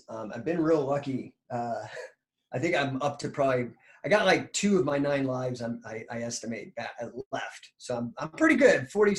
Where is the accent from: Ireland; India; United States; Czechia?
Ireland; I do know that, you know, I'm, and maybe it's because I'm Irish, I'm very fucking lucky.